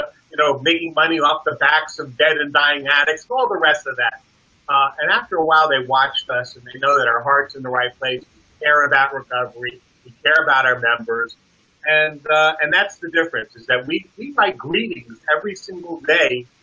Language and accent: English; Florida, United States; We come from South Florida. And in South Florida, we got meetings.